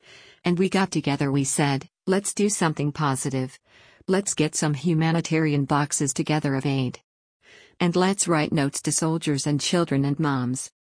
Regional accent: United States; And I'm grateful for its support as an American Jewish college basketball coach.

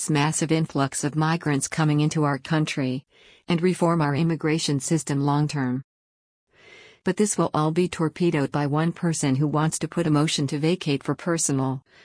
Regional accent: New York, United States; it is impacting my home state of New York, like it has southern border states.

